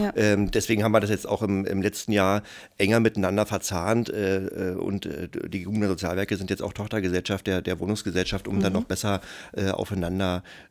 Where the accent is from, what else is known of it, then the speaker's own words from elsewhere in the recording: Berlin, Germany; also born or lived in Brandenburg; Ja, ich komme eigentlich aus dem Osten von Brandenburg. Also meine Familie kommt aus Münchenberg und ich habe aber meine Kindheit in Berlin verbracht, weil meine Eltern zum Studium nach Berlin gezogen sind.